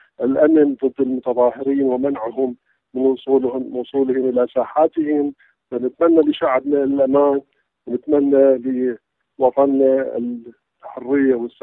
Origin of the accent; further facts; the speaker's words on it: Iraq; إحنا شعب عراقي، جاليات عراقية تنتمي لهذا الوطن